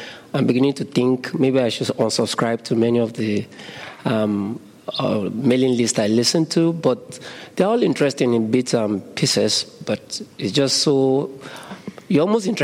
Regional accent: Nigeria; I'm a fellow from Nigeria.

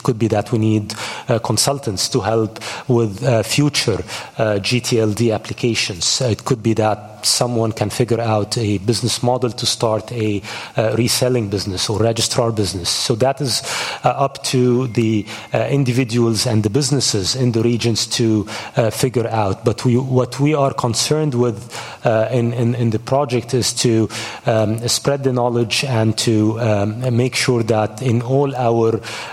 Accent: Egypt; I come from Egypt and I'm based in Cairo, so I consider myself very much from Africa as well.

